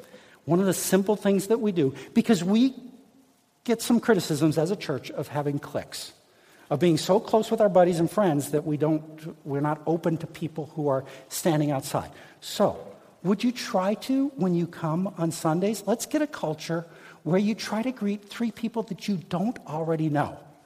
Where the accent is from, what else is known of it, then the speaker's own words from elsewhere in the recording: Midwest, United States; Now, I grew up in the Midwest, okay?